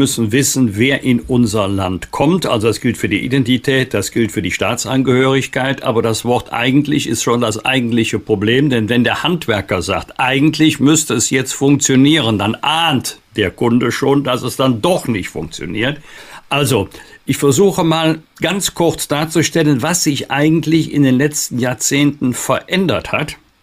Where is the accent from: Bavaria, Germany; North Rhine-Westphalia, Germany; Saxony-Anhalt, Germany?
North Rhine-Westphalia, Germany; Im Rheinisch-Bergischen Kreis, in meiner Heimat, ist es 5,5%.